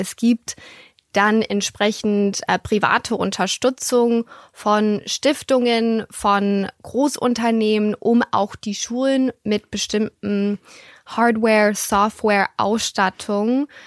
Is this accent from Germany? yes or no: no; United States; Ich komme ursprünglich aus den USA.